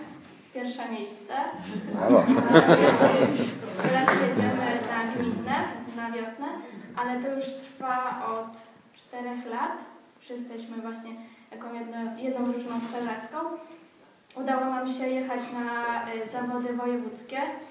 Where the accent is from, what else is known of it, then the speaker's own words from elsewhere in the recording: Kopelany, Świętokrzyskie Voivodeship, Poland; Pochodzę z małej wsi Kopelany, to jest Świętokrzyskiem. Mam 2 starszych braci, mamę i tatę, wiadomo. Studiuję na 2 roku pedagogiki wczesnoszkolnej i przedszkolnej.